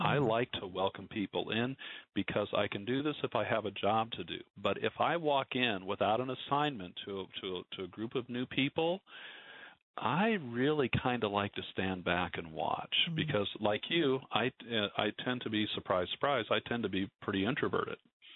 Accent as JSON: {"language": "English", "region": "Nebraska", "country": "United States", "tie": "born or raised there", "said": "because I'm from Nebraska and I serve churches in Nebraska, and as I look around Nebraska, and I grew up in a small town in Nebraska, in southeast Nebraska"}